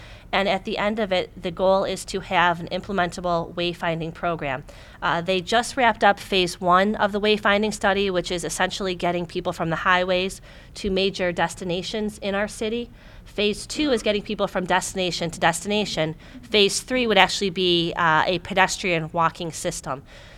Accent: Rochester, New York, United States; now in Syracuse, United States; I'm from Rochester originally, not far away, but not from the Syracuse area originally.

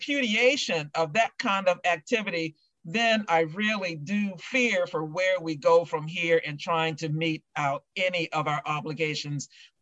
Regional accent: Washington, District of Columbia, United States; I grew up in Washington, D.C. And so was very, very familiar with all of the, you know, political goings on in the nation's capital.

